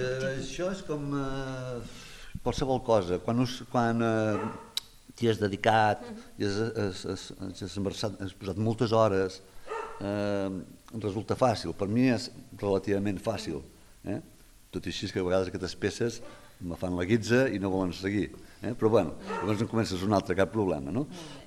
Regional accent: Tarragona, Catalonia, Spain; born there; now in Gratallops, Spain; fa 25 anys que estic a Gratallops, però jo sóc de Tarragona.

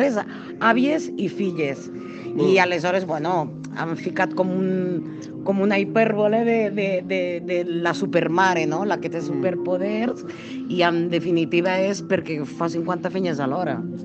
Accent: Lleida, Catalonia, Spain; Nosaltres som de Lleida, es nota o no es nota això?

